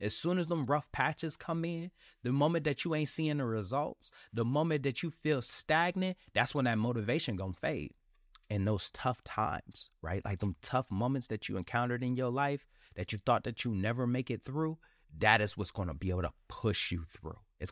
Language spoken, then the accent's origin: English; Detroit, Michigan, United States; this is bad, but it ain't as bad as growing up in Detroit, Michigan.